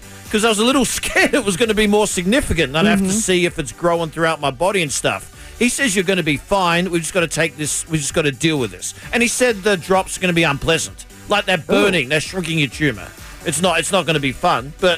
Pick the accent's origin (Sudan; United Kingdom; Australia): Australia; He said it stems from me growing up in Australia where there's no ozone layer and playing sports, having to constantly look at the sun.